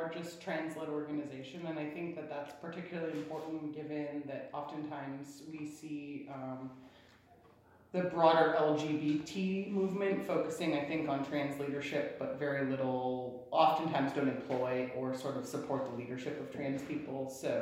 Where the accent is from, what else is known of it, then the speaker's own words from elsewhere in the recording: Shelby, Montana, United States; Yeah, I was born in Shelby, Montana, the day that Ronald Reagan was elected president.